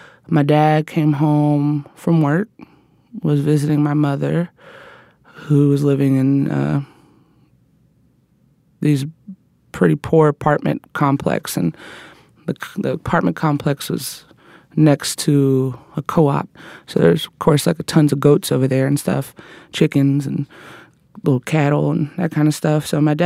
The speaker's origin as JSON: {"language": "English", "region": "the South", "country": "United States", "tie": "born or raised there"}